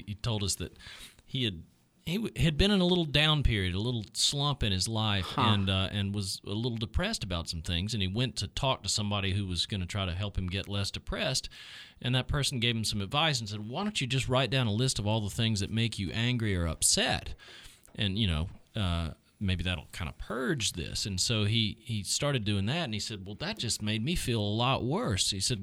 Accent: Spartanburg, South Carolina, United States; also born or lived in Washington, D.C.; I grew up mostly in South Carolina. I went to high school near the Washington, D.C. area, but South Carolina.

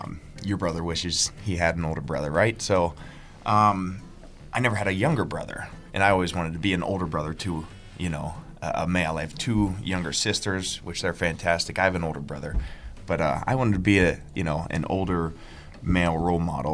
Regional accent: Oil City, Pennsylvania, United States; I grew up in Oil City, about an hour and a half north of Pittsburgh.

